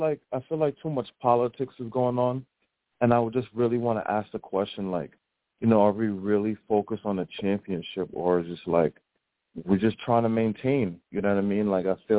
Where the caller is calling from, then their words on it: Brooklyn, New York, United States; Hey, what's good? … I'm from Brooklyn.